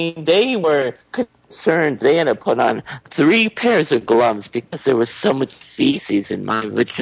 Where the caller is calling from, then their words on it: Illinois, United States; I'm calling from Illinois, but I think I'm going to be moving back to New Jersey.